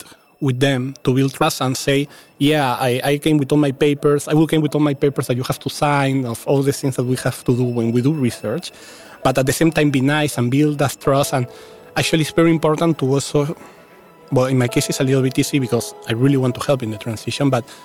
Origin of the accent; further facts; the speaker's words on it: Peru; I am not from the Netherlands, I am actually from Peru. The fact that I am from a total different country actually adds a different fresh perspective.